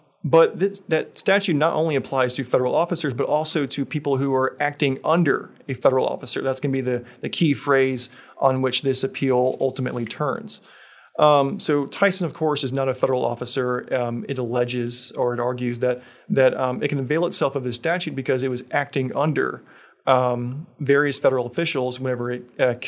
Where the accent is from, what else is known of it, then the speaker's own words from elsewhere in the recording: Texas, United States; at least for me, I'm a Texan.